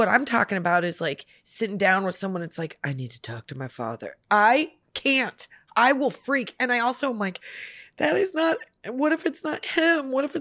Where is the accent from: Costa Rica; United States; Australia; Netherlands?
United States; Midwest; We're from the Midwest. You know, that's not an uncommon fashion.